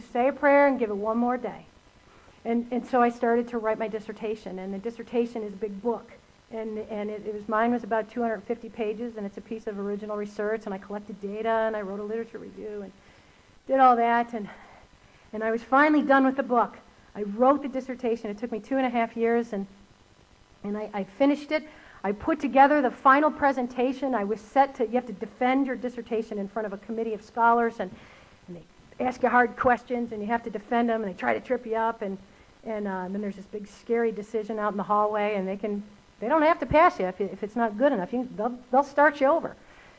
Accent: Cleveland, Ohio, United States; I restarted at Cleveland State, my hometown, and I went over to Kent State

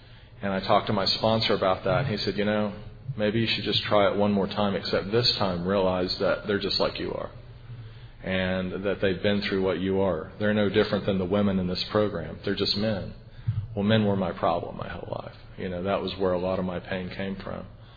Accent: Oklahoma City, Oklahoma, United States; I am from Oklahoma City. My home group is the A1 Study Group in Edmond, Oklahoma.

